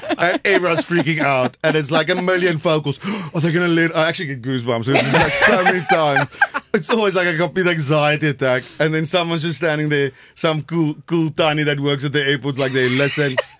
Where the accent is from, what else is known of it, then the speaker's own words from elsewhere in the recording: South Africa; But, you know, we as South African musicians, we kind of always... We're always playing and always hustling.